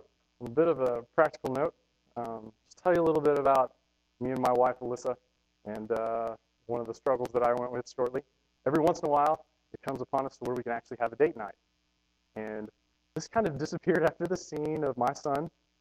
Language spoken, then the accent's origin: English; Texas, United States; also born or lived in New Mexico; So, I usually claim Texas. I grew up in Texas for the first part of my life. Then we moved to New Mexico, went to high school. And then I returned home as soon as I could throughout college.